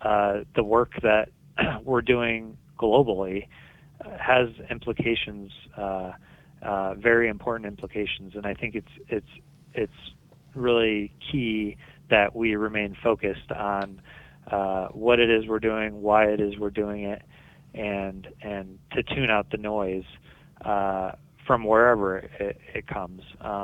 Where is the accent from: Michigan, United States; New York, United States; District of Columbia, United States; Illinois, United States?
Michigan, United States; Detroit; I'm from Metro Detroit. Grew up a Tigers fan.